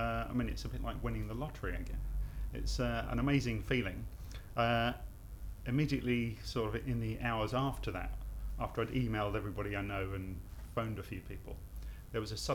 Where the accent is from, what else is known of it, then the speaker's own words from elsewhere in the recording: Battersea, London, United Kingdom; also born or lived in Wandsworth / Croydon; I grew up in Battersea and Wandsworth and Croydon.